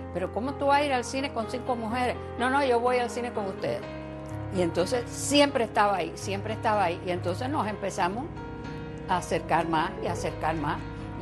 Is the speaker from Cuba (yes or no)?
yes; Havana, Cuba; born there; Soy cubana y nací en La Habana, Cuba.